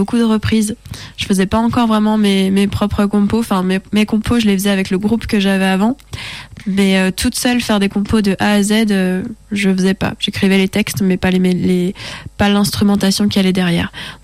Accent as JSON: {"language": "French", "region": "Bourgogne-Franche-Comté", "country": "France", "moved": "as an adult", "said": "Donc comme je viens de Bourgogne, du coup on tournait surtout là-bas. Ensuite je suis montée sur Lyon pour mes études."}